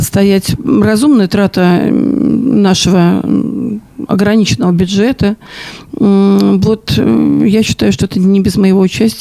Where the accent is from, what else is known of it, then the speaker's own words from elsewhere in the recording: Pskov, Pskov Oblast, Russia; Я псковичка. Я родилась и живу в Пскове. Я работаю в школе всю свою жизнь. Никогда не работала ни в каких других регионах. Работала все время только в Пскове, в Псковской области.